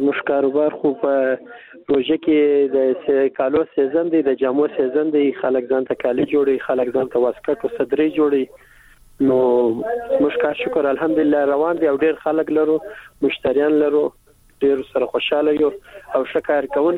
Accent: Kandahar, Afghanistan; زه خپل د کندهار یم او وس پیلن په کابل کې زموږ دکان او سنټر او د خیاطي مرکز دی

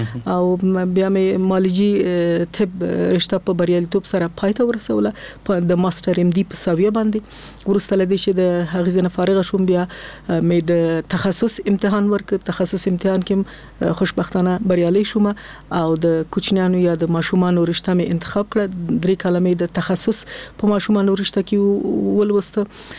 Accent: Kabul, Afghanistan; also born or lived in Nangarhar; اصل زه د ننګرهار د ولایت یم اما زیږیدلې په کابل کې یم.

